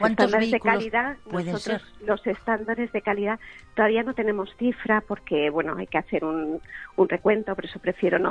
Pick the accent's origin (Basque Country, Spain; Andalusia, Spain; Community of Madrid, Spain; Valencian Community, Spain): Valencian Community, Spain; Campoamor; de Campo Amor.